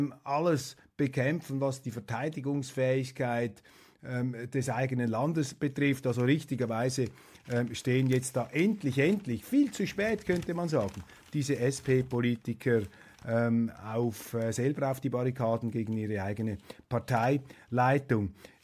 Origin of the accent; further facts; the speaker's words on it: Switzerland; sind wir Schweizer nicht in der Lage dazu, hier selber aufzuräumen?